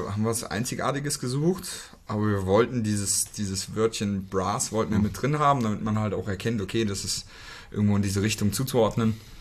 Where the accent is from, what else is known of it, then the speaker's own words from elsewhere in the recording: Hünfeld, Hesse, Germany; Ich bin in Hünfeld geboren, auch nicht in Fulda.